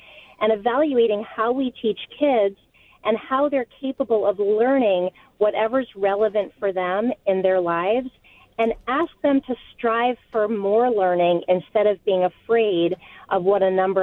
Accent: Webster, United States; And I'm from Webster, and I have three kids in the district. I think our educational system is fantastic in Webster.

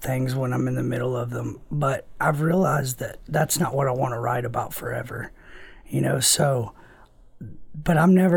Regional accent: Little Rock, Arkansas, United States; I'm from Little Rock, the biggest town there.

